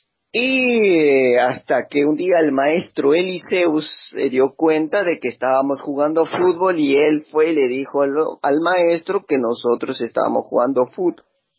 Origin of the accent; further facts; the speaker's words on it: Argentina; como argentinos, ustedes saben que nosotros para el fútbol somos, pero impresionante